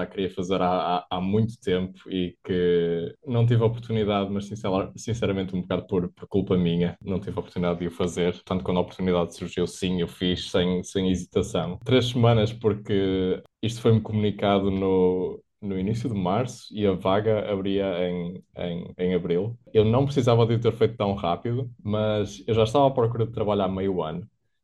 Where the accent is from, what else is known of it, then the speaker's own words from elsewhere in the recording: Portugal; moved away; Nós comemos muito bem em Portugal e depois saímos de Portugal e tudo o resto é, enfim. E a mesma coisa com o clima, porque nós temos um clima excelente em Portugal, mesmo durante o inverno.